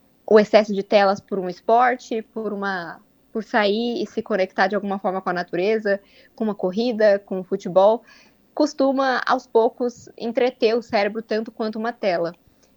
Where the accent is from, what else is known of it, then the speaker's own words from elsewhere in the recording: São Paulo, Brazil; Hoje eu falo de São Paulo, eu sou nascida e criada em São Paulo e eu estou aqui visitando minha família de férias por um tempo